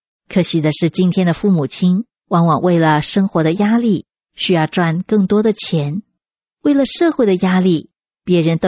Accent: China; 我们中国人不是说吗？3岁定终身。

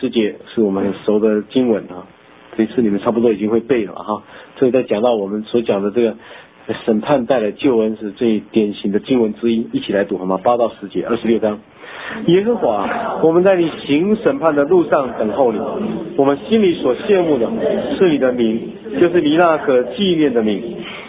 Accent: Taiwan; 我们台湾人讲他个拍一样

